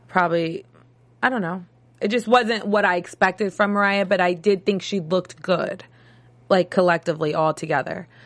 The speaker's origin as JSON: {"language": "English", "region": "England", "country": "United Kingdom", "said": "I'm English."}